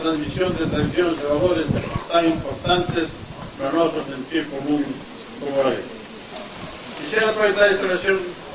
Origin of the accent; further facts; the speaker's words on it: Galicia, Spain; pero especialmente como un galego máis